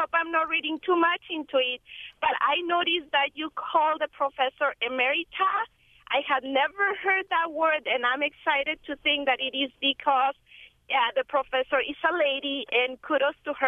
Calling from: Mexico; I come from Mexico, and there we don't call it Thanksgiving Day

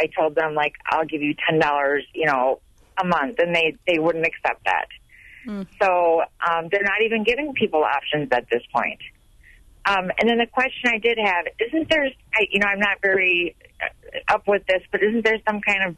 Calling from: Eau Claire, Wisconsin, United States; I'm not from the Milwaukee area. I live in Eau Claire, and, you know, the problem is clearly statewide.

